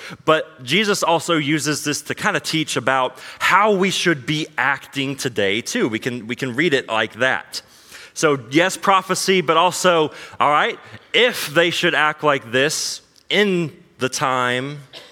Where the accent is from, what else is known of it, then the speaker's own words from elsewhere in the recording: Dewey, Oklahoma, United States; also born or lived in Florida; I moved from Florida, originally from Oklahoma, a little town called Dewey, Oklahoma. Grew up there my whole life